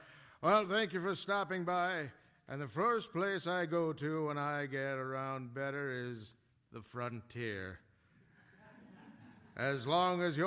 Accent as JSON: {"language": "English", "town": "Kenosha", "region": "Wisconsin", "country": "United States", "tie": "born or raised there", "lives_now": "Los Angeles, United States", "said": "I remember it when I was a kid growing up in Kenosha, but having been in L.A. For so long"}